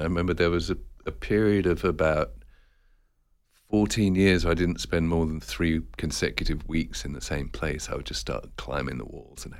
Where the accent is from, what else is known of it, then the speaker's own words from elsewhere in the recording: London, United Kingdom; also born or lived in Malaysia / Kuwait; I was born in Malaysia to British parents, and then we moved to Kuwait. My dad was in the shipping business. Then we moved to London, England, and I was told, well, this is where you're from.